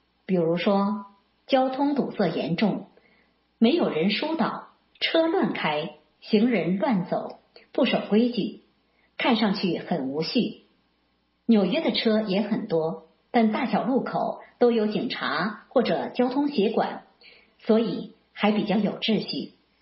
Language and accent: Chinese; Hebei, China; moved away as an adult; now in abroad; 我老家在衡水蓟县码头里村，阜阳河流过村边，以前我们那里运输主要靠船，河水清澈见底，我小时候都在河里游泳。